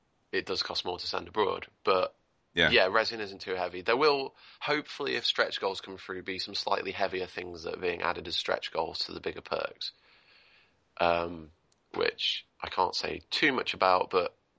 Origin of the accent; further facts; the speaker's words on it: England, United Kingdom; I'm from England. I live in England, and I spend pound coins.